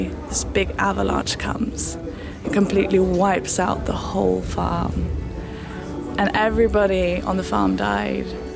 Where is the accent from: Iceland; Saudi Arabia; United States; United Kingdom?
Iceland; And I'm from Iceland.